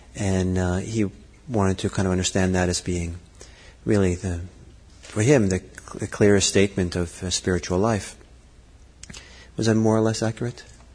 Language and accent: English; Norway; also born or lived in Italy; in my growing up in Europe, which I grew up somewhat in Norway and Italy and places like